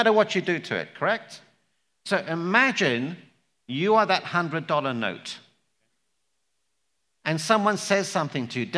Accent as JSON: {"language": "English", "country": "India", "said": "So I'm Indian, so with our kids, we want them to get very, very high grades, like 100 out of 100."}